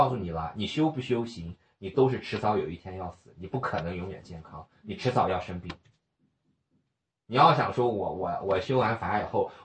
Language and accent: Chinese; United States; 你在洛杉矶，我在纽约，但是我在洛杉矶待过一段时间。是的，嗯，我是美国长大的，我是美国长大的。